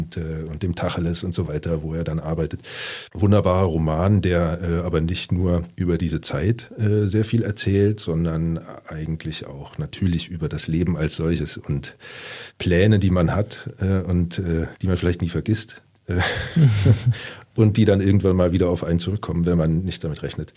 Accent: West Germany, Germany; Also ich als Westdeutscher muss sagen

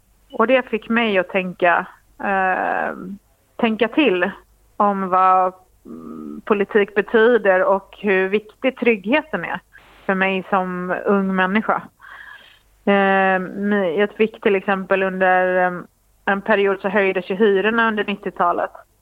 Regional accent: Västra Götaland County, Sweden; accent: Gothenburg dialect; Jag pratar nog mer göteborgska än Jonas.

